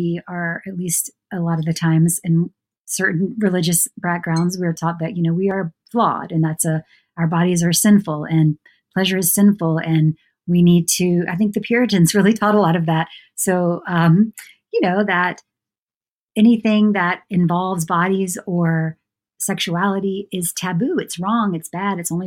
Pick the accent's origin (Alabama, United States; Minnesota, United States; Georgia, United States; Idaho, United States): Georgia, United States; Augusta; Yeah, so I grew up in Georgia, in Augusta, Georgia, which if you are a golf fan, you might be familiar. It's where the Masters is.